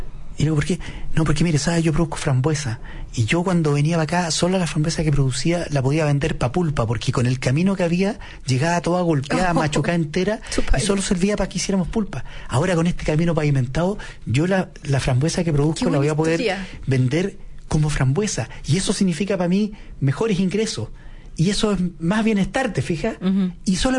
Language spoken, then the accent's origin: Spanish; Chile; Creo que lo que nos distingue como chilenos.